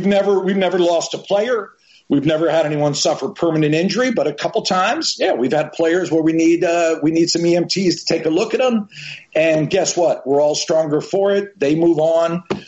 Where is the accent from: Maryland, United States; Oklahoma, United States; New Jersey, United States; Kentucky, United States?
Oklahoma, United States; Tulsa; God forbid I'm from Tulsa. I'm not from Miami. I'm not from New York City. I'm not from Los Angeles.